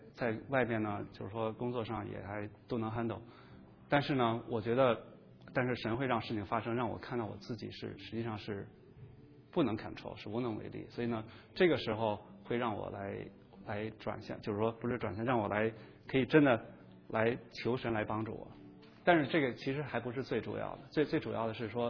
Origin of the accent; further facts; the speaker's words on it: China; 我们是中国人，那中国人你要问他，那我们都会不约而同的说，那就是好的教育。